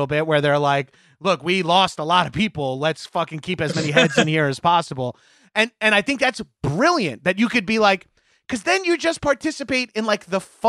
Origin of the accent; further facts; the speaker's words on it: Long Island, New York, United States; I had a bunch of Jewish friends because I'm from Long Island, so I went to a bunch of bar mitzvahs